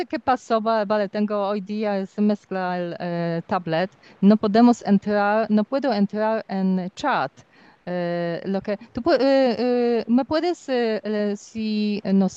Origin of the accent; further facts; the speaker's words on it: Poland; Spanish is a second language; porque yo soy polaca, claro, yo veo bien porque yo viajé mucho